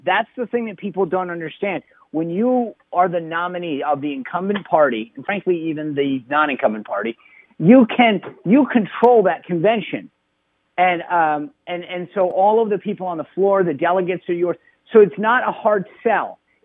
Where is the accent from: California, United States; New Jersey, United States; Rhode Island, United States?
Rhode Island, United States; And I'm sorry to say that my state here, Virginia, Connecticut, my home state of Rhode Island, are not any of the above.